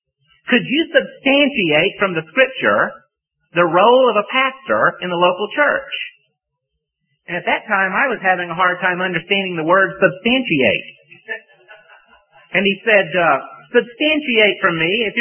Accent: Atlanta, Georgia, United States; I come from Atlanta, Georgia, and there I was a member of a church of about 5,000 or 6,000 people.

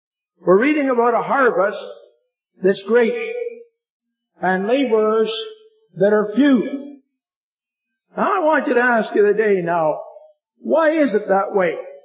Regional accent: Portage la Prairie, Manitoba, Canada; I'm from Portage la Prairie, Manitoba. Friendly Manitoba.

